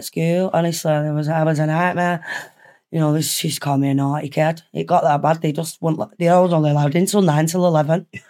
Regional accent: Dublin, Leinster, Ireland; moved away; also born or lived in Manchester; From Dublin. I was born in Dunleary in Dublin, May. Obviously in Ireland.

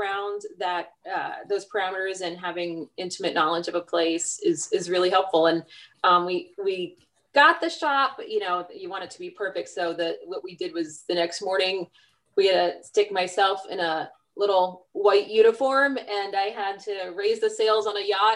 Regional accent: Newport, Rhode Island, United States; I'm from Newport, Rhode Island, and it was the rum capital of the world at one point

